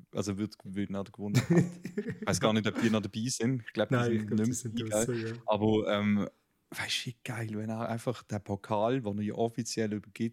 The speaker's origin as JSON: {"language": "German", "country": "Switzerland", "said": "als Schweizer"}